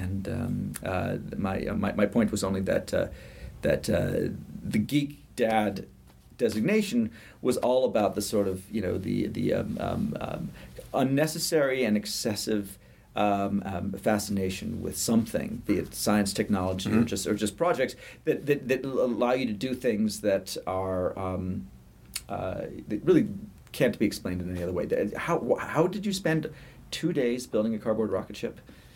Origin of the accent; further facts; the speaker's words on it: United Kingdom; born there; Chris is a friend. He's British. I'm British by birth.